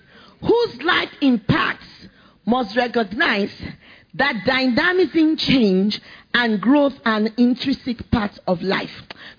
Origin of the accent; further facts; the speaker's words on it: Nigeria; You know, it's good I'm Yoruba, because the other person can say this.